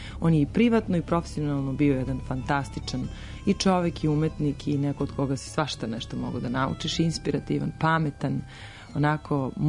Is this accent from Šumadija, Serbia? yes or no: no; Pančevo, Vojvodina, Serbia; moved away; also born or lived in Belgrade; pošto sam živjela u Pančevu, ja sam rođena Beograđanka, ali ja sam kao dete malo još otišla u Pančevo i tamo sam odrastala.